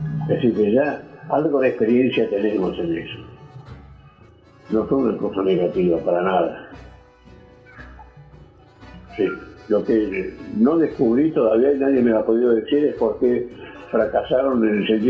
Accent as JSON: {"language": "Spanish", "country": "Argentina", "said": "esos somos los argentinos"}